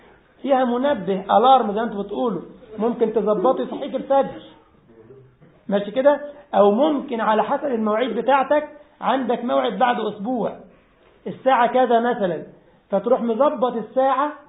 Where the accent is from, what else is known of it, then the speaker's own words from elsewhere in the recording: Egypt; إنما عندنا في مصر يعني ينظر